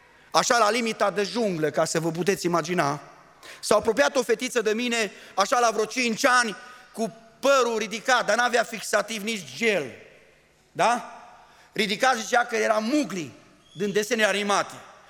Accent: Romania; Dar le-am spus, eu am venit din România, în Cambodgia, să le povestesc despre un alt om.

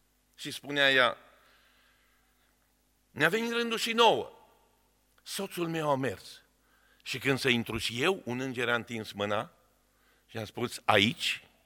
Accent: Romania; born there; ne-am născut în România.

